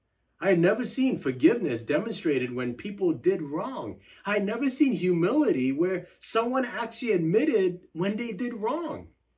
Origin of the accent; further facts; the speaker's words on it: United States; Growing up in America, I wore exactly what my surroundings were telling me to wear.